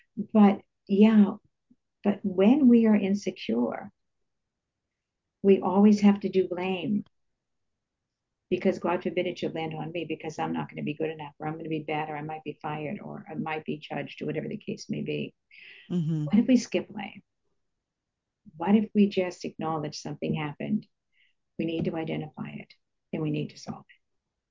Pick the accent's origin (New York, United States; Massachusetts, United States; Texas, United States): Massachusetts, United States; Boston; when I was growing up in South Boston, it was all Irish Catholics.